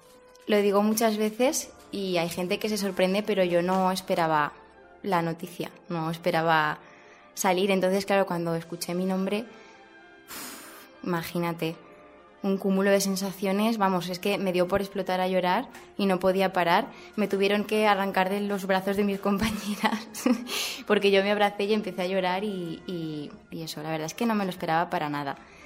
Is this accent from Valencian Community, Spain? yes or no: yes; Valencian Community, Spain; he estado muy vinculada a las fallas desde pequeña, como valenciana.